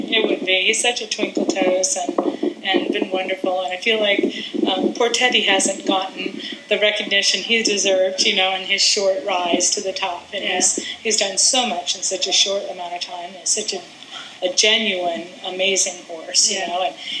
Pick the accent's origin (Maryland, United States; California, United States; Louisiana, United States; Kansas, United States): Kansas, United States; now in Georgia, United States; You know, I grew up in Kansas